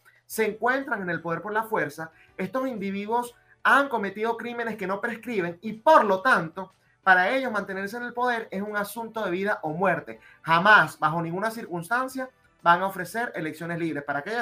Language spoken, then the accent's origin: Spanish; Venezuela; así como nosotros, evidentemente, como venezolanos, le prestamos atención a lo que sucede en Venezuela políticamente